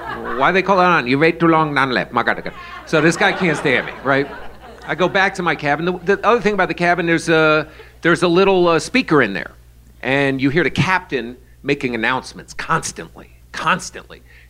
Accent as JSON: {"language": "English", "region": "New York", "country": "United States", "said": "I'm like, hey, I'm from New York."}